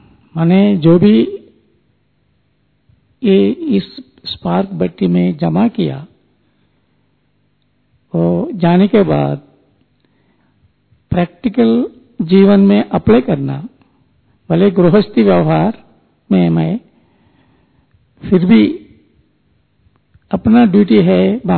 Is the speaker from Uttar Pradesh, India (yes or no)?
no; Ludhiana, Punjab, India; मैं लुधियाना पंजाब से हूँ।